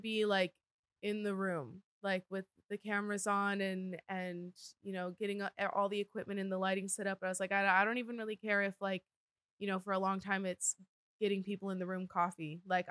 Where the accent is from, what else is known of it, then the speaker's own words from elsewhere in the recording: Lake Elsinore, California, United States; I'm from Lake Elsinore, California.